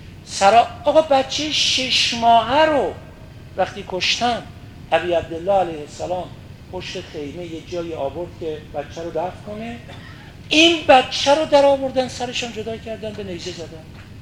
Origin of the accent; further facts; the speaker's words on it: Iran; خب شب آخر سال شمسی ما ایرانیام هست